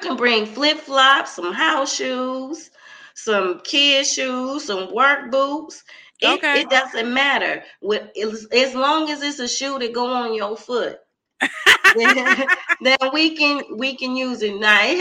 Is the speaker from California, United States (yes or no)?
no; Detroit, Michigan, United States; But for the majority of my life, I was born and raised in Detroit, and it's not easy growing up in Detroit, and you know.